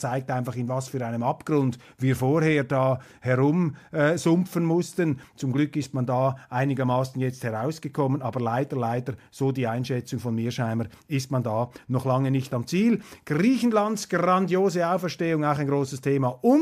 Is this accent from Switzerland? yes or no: yes; Switzerland; Ich weiß, da sollte man sich als Schweizer vielleicht jetzt etwas zurückhalten in der Kommentierung.